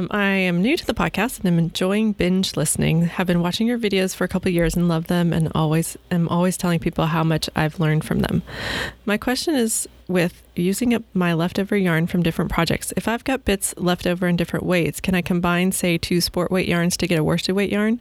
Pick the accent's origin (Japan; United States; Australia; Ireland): Australia; now in Bridgnorth, United Kingdom; I'm an Australian living in the UK in a little town called Bridge North in Shropshire.